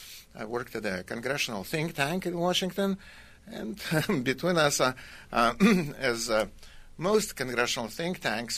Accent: Russia; accent: Russian; English is a second language; now in Wisconsin, United States; And I am, right now, I am more Wisconsinite than Russian. Mm. I just have my accent, Russian accent. That's kind of my best memory of the country I left.

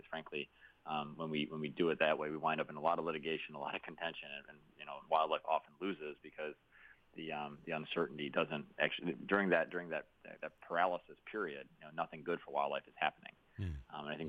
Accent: Syracuse, New York, United States; And my hometown of Syracuse, New York, has had some challenges

